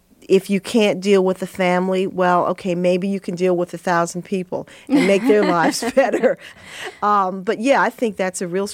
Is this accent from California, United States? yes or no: no; Washington, District of Columbia, United States; but that were in, of all places, my hometown of Washington, which seemed to me at that time the most unglamorous, unexciting place on earth.